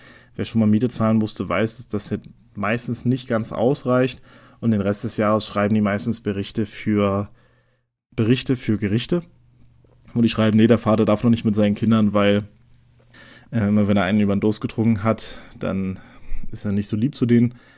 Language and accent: German; Neuruppin, Brandenburg, Germany; born there; Also geboren bin ich in Neuruppin. Das kennen vielleicht einige von den Feuerlöschern oder von dem einen KZ-Song. Grundsätzlich in der Nähe von Berlin. Meine Familie kommt ursprünglich aus West-Berlin.